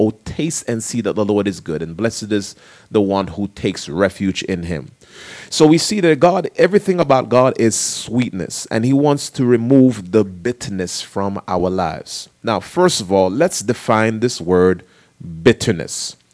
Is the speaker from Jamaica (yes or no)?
yes; Jamaica; Growing up in Jamaica, where you hear the tambourine and the old mothers is just going off in the tambourine.